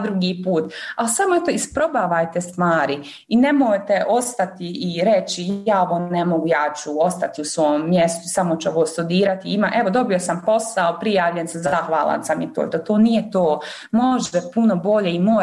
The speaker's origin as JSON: {"language": "Bosnian", "town": "Mostar", "region": "Federation of Bosnia and Herzegovina", "country": "Bosnia & Herzegovina", "said": "U Europskom parlamentu sam se zaposlila kao Bosanka Hercegovka"}